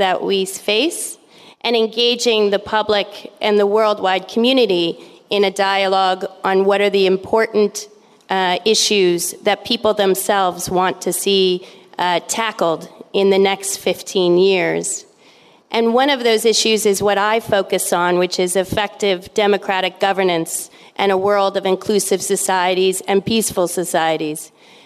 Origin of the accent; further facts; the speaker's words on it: United States; moved away as an adult; now in Turkey; I come from the United States, and I moved here to Turkey in January.